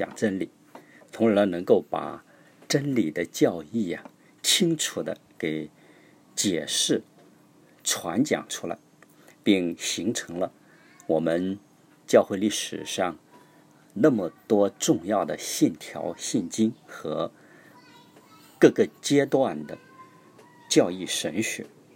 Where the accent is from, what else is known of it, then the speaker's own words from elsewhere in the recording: China; 其实我们中国人也知道，吃饭也不只是吃饭，背后呢，它是有更深的含义的。